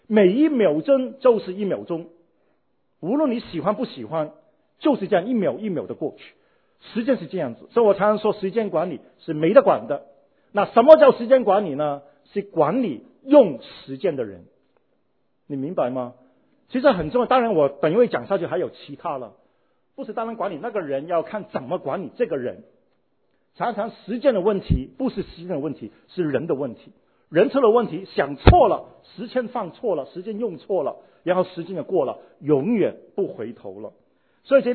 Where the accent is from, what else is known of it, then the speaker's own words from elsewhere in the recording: Hong Kong; 因为我是在香港出生，她发给我呢就是说60年代的香港，我在香港嘛